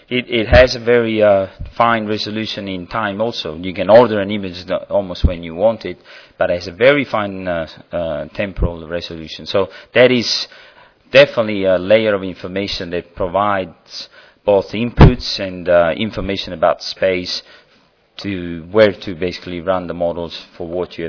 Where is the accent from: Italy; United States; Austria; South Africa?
Italy; Naples, Campania; English is a second language; So this is a mosaic in Pompeii, Naples, my hometown